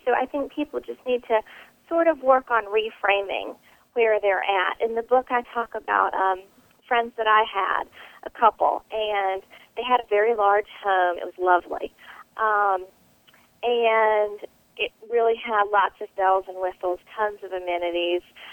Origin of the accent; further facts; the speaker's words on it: the South, United States; But I am from the South